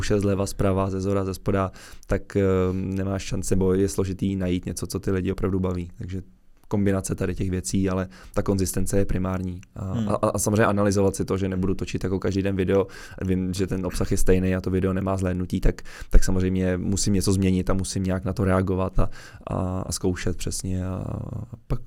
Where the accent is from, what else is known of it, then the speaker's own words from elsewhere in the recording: Prague, Czechia; já jsem z Prahy, tak je to složitý.